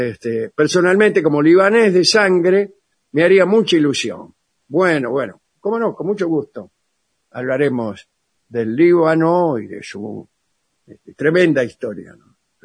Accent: Rosario, Santa Fe, Argentina; de Rosario.

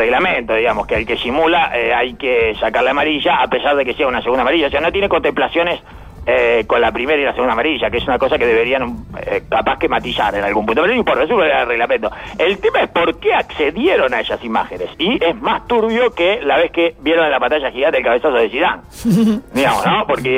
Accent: Uruguay; uno como uruguayo.

